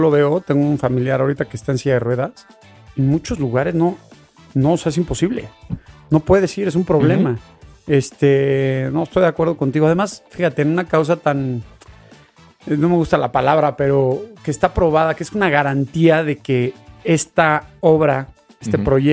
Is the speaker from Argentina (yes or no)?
no; Mexico; esto como mexicanos es algo de lo que nos pone orgullosos y nos une, sí nos une.